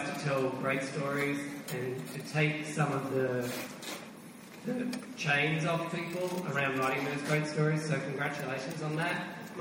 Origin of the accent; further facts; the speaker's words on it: Australia; I'm Australian, I don't get that one.